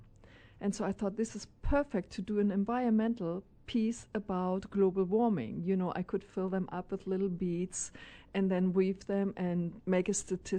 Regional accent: Germany; English is a second language; now in San Antonio, United States; I am originally from Germany, but I have lived since 86 in San Antonio.

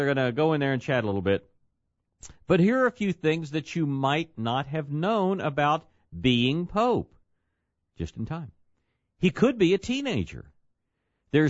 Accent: Scotland, United Kingdom; Well, you see, but I'm Scottish.

